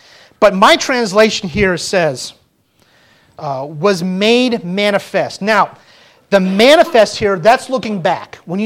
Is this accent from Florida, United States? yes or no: yes; Florida, United States; Growing up in Florida, we'd see them during when tomatoes had to be harvested or strawberries.